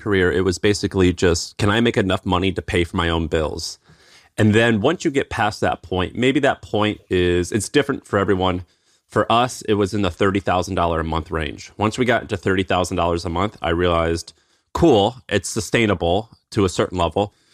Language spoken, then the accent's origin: English; Tennessee, United States; accent: twang; I had a little bit of a twang, you know, and people would kind of tease me. And I told them I'm from Tennessee